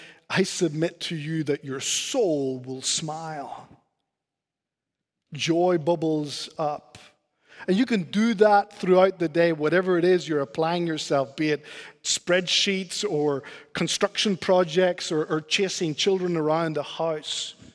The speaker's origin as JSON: {"language": "English", "region": "Canary Islands", "country": "Spain", "tie": "born or raised there", "said": "I grew up in Spain, as many of you know, in the Canary Islands."}